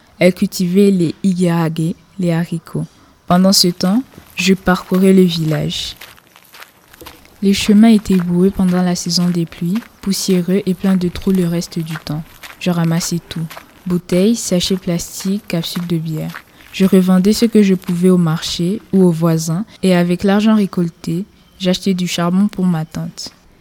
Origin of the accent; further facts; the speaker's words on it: Ginga, Kirundo Province, Burundi; born there; Je suis née à Ginga, un petit village au Burundi, à 7 heures de marche de la capitale de la province, Kirundo.